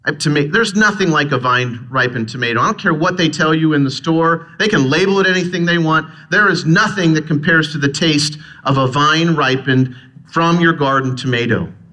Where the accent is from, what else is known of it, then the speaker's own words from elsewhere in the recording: Pennsylvania, United States; Now, where I grew up in Pennsylvania, the German family that I had, the Germans are a part of my family, they did actually harvest dandelion and they made salad.